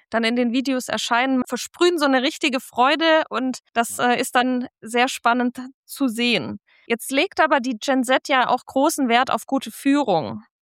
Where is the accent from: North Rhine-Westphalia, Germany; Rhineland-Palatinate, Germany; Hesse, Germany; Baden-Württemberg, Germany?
Baden-Württemberg, Germany; Jetzt komme ich aus dem Schwabenländle